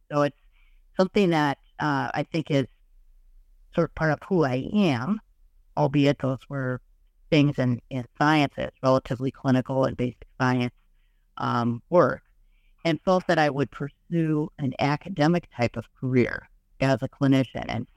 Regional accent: Milwaukee, Wisconsin, United States; I grew up in the Milwaukee area of Wisconsin.

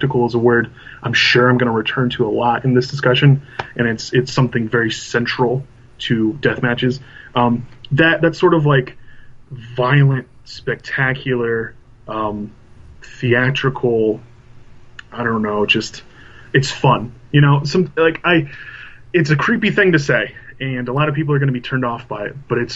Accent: Indiana, United States; I can't exactly say that I'm exactly like the people here in my hometown, my home state of Indiana, who are watching death matches.

